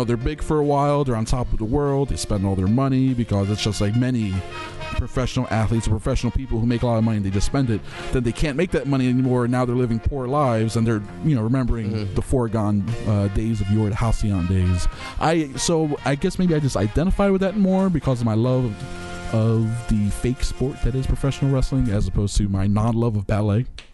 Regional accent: Pittsburgh, Pennsylvania, United States; Pennsylvania. Yes, that is the one I'm talking about. Born and raised in Pittsburgh.

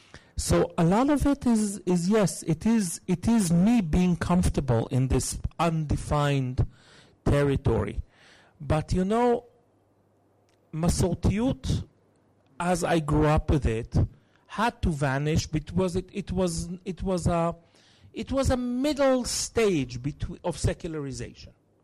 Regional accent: Jerusalem, Jerusalem District, Israel; I was raised right here in Rehov Chernyakhovsky. And Jerusalem of my childhood was much more secular than it is right now.

